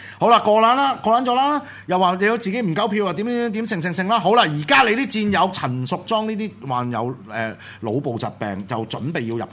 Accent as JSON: {"language": "Cantonese", "country": "Hong Kong", "said": "我哋香港人幾多晚瞓？"}